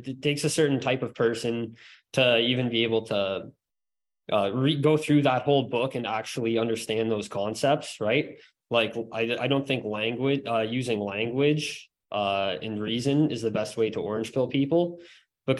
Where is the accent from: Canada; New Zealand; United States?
Canada; Ontario; he's a friend of mine. Guys. So, we're both from Ontario.